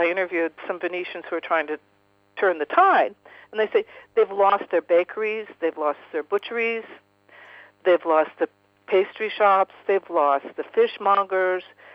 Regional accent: Seattle, Washington, United States; You know, one visit to San Francisco, New York, my hometown, Seattle, it's gorgeous

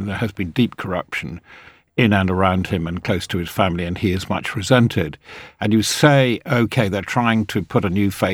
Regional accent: England, United Kingdom; as an Englishman

